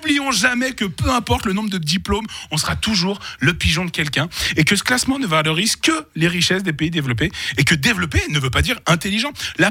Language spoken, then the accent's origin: French; Switzerland; Et je suis suisse